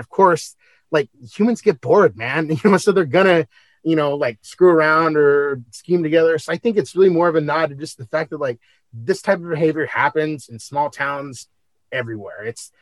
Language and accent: English; Kingston, Washington, United States; I grew up in Kingston, Washington, which, you know, more or less is pretty much the same size as Twin Peaks, minus like a really fancy hotel.